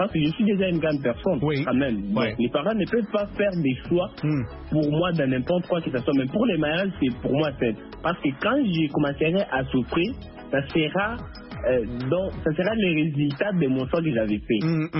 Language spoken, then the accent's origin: French; Kasaï, DR Congo; Comme par exemple, moi je suis du Kassai.